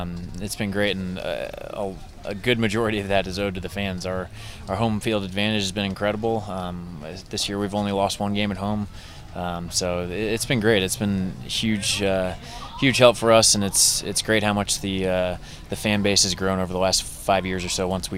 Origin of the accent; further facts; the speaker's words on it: Kansas City, Missouri, United States; Yeah, it's growing up in Kansas City, soccer's pretty big around here.